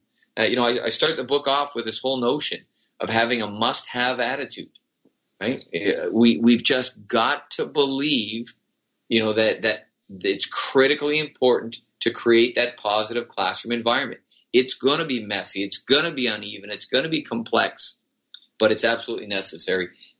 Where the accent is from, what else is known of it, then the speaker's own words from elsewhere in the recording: Montreal, Quebec, Canada; I grew up in Montreal, so it's the Montreal Canadiens. But I live just outside of Vancouver now